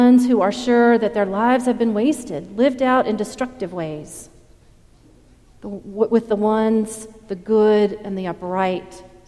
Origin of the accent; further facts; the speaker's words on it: the South, United States; I grew up in the South in a community whose economy for years was based on the textile industry and locally run cotton mills.